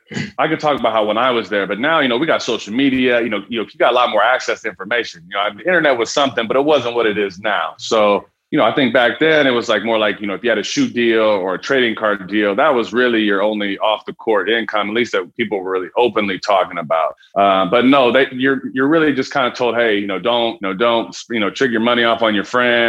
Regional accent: Seattle, Washington, United States; When I was young, I grew up in Seattle, Washington.

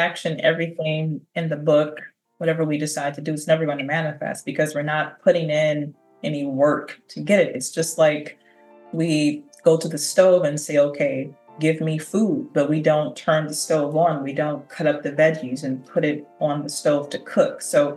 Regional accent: Detroit, Michigan, United States; So I grew up in Detroit, fellow native Detroiter like yourself, and I grew up in one of the roughest neighborhoods in West Detroit.

